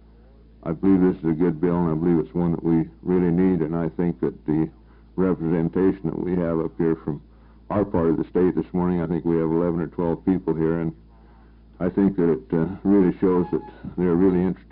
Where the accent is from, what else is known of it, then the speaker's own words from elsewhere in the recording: Klamath Falls, Oregon, United States; I'm also from Klamath Falls